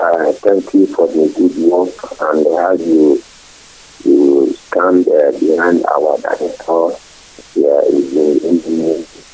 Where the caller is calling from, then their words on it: Lagos, Nigeria; I'm calling from Lagos.